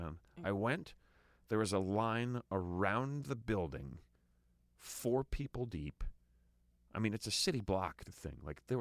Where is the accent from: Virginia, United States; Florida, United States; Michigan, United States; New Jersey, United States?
New Jersey, United States; I'm out here from Jersey trying to, can't find a job.